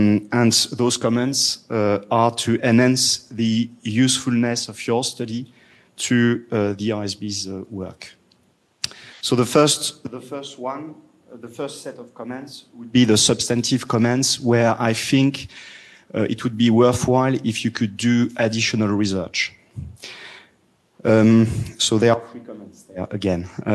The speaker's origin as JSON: {"language": "English", "town": "Paris", "region": "Île-de-France", "country": "France", "tie": "born or raised there", "second_language": "English", "said": "I'm delighted to be in Paris, in my hometown, in France."}